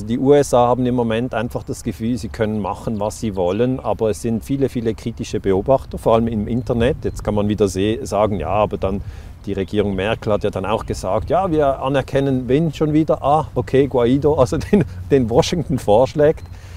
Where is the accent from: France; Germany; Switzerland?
Switzerland; Basel, Basel-Stadt; Ich bin ja aus der Schweiz, aus Basel.